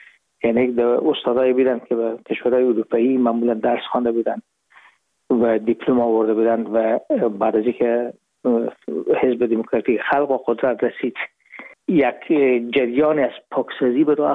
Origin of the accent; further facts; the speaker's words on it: Herat, Afghanistan; moved away as an adult; now in Hamburg, Germany; رفتیم از کابل به هرات و پیش که فاکولته رو پایان برسانیم یا دیپلم بگیریم از هرات از طریق زمینی داخل مرز ایران شدیم، از مرز ایران گذشتیم و داخل پاکستان و از پاکستان و قاچقی آمدیم به آلمان.